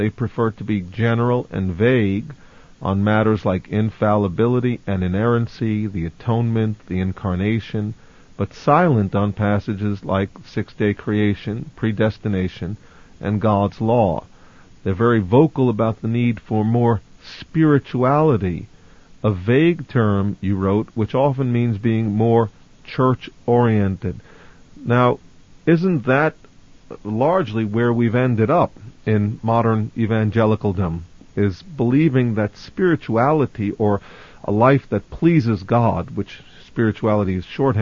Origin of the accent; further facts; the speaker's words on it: Brooklyn, New York, United States; from Brooklyn, New York, pastor of Messiah's Congregation.